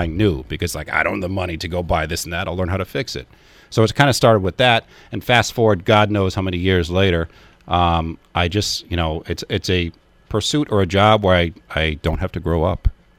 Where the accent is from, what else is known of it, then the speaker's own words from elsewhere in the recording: Madison, Connecticut, United States; Madison. I grew up in Madison, Connecticut.